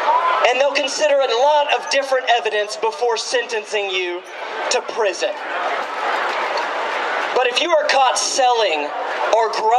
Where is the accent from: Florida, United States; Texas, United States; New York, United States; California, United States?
Texas, United States; I was born and raised right here in North Texas